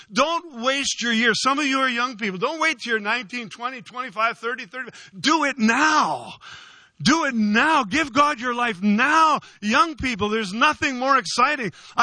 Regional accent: Red Lake, Ontario, Canada; When I was a little boy growing up in Red Lake

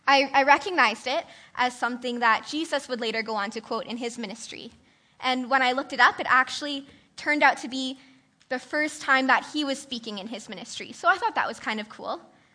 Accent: Toronto, Ontario, Canada; So I'm from Toronto, Ontario, which is very different from BC. There's been a lot of changes. I've never seen mountains before

